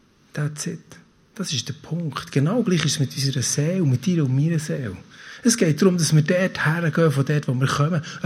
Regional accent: Switzerland; Wir sind Schweizer, weil wir einfach können und weil wir den Stutz haben und Zeit haben.

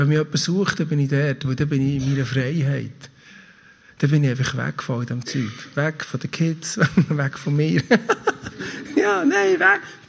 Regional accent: Switzerland; Wir sind Schweizer, weil wir einfach können und weil wir den Stutz haben und Zeit haben.

